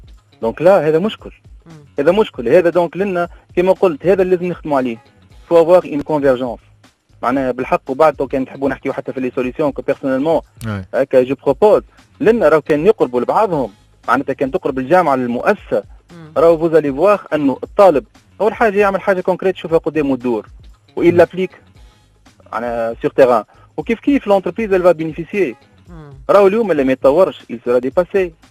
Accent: Tunisia; نقول له بون عندنا في تونس بنوك

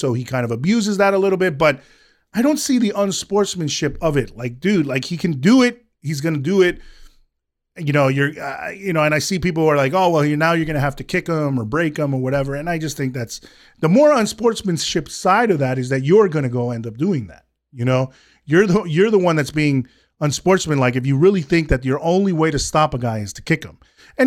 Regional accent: Colombia; I'm from Colombia, right? My family's from Colombia.

